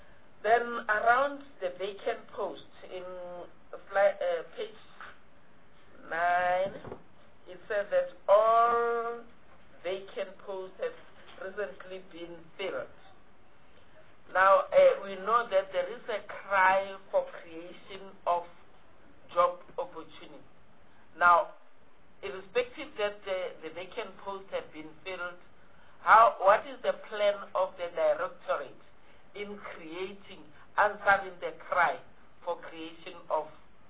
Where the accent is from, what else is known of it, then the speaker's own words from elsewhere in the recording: North West, South Africa; I'm from Northwest in Mohase.